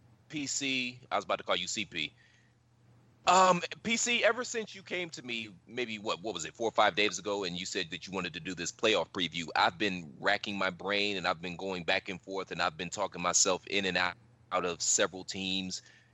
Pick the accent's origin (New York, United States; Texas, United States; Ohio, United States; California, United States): Ohio, United States; Cleveland; I'm from Cleveland.